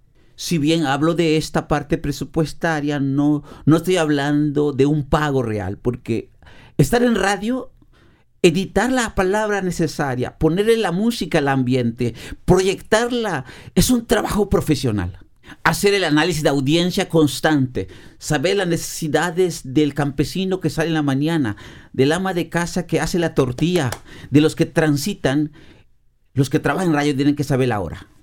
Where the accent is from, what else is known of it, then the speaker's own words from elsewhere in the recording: Peto, Yucatán, Mexico; la transmito íntegro en vivo a la radio de Peto, de mi pueblo